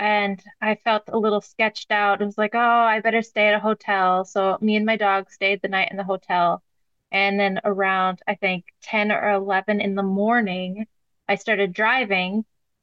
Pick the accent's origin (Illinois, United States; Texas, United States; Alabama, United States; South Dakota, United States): South Dakota, United States; moved away as an adult; now in Sweden; Originally, I'm from South Dakota, but my husband whisked me away to Sweden.